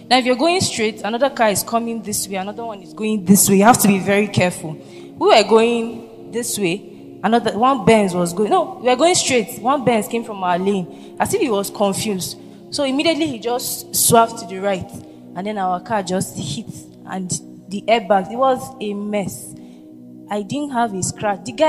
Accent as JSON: {"language": "English", "region": "Zamfara", "country": "Nigeria", "said": "He now said, where are you from? I said, Zamfara State."}